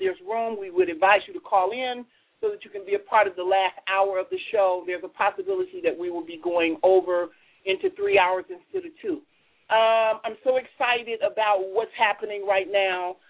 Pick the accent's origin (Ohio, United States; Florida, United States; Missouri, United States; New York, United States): Ohio, United States; Cincinnati; So I'm from Ohio. I'm out of Cincinnati, Ohio